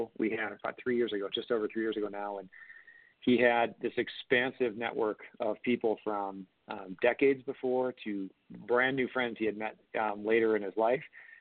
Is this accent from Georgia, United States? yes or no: no; Illinois, United States; also born or lived in New Jersey; Yeah, I was born in Jersey. I think there was an old Saturday Night Live bit with that, but we moved to Illinois when I was about two, suburb outside of Chicago.